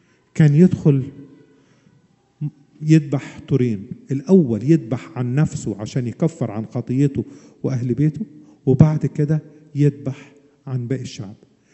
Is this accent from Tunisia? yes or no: no; Egypt; كان أول درس عملي عندنا في مصر في الجيش يقول لك بيان على المعلم